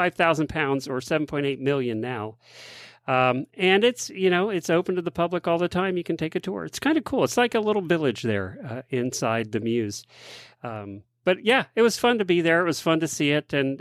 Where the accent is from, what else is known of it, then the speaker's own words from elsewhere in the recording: Ocala, Florida, United States; from Ocala, Florida.